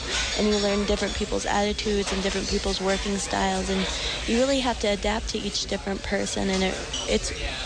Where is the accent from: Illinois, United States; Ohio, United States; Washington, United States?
Washington, United States; No, I'm actually from Washington.